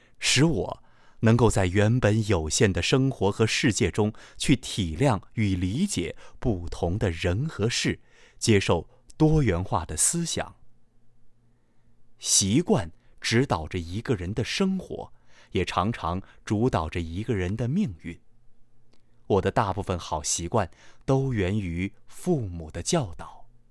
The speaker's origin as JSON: {"language": "Chinese", "country": "Taiwan", "tie": "born or raised there", "also_born_or_lived": "Shanghai, China", "said": "我出生在中国上海，一岁的时候跟随父母到了中国台湾。大学毕业后，我游学欧美"}